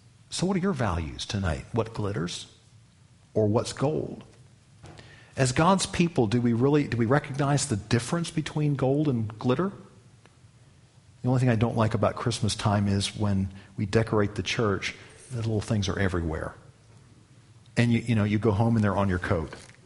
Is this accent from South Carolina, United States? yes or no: yes; Charleston, South Carolina, United States; See, because I grew up in Charleston where they had the C-5 Galaxies.